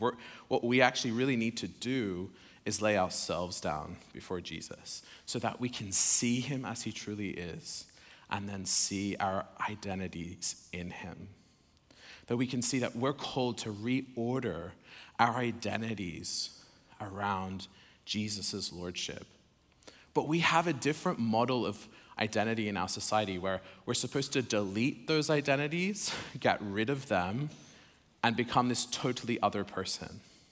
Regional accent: Sydney, New South Wales, Australia; also born or lived in Oxford / France; now in San Francisco, United States; I'm originally from Sydney, Australia, that's right.

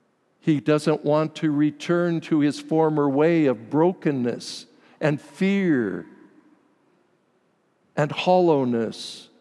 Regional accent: Butte, Montana, United States; And I thought, "Oh dear God, I'm from Butte. Where are these people from?"

